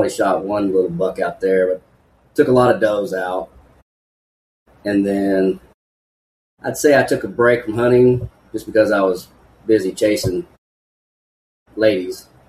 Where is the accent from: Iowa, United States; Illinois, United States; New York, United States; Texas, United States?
Texas, United States; Longview; I'm originally from Longview out in East Texas, and that's where it all started for me.